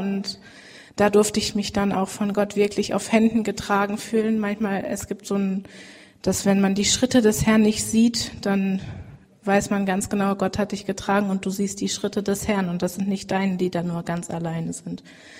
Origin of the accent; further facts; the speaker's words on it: Hüllhorst, North Rhine-Westphalia, Germany; Ich komme aus Hüllhorst. Ja, das ist genau, Herford-Espelkamp ist da in der Nähe.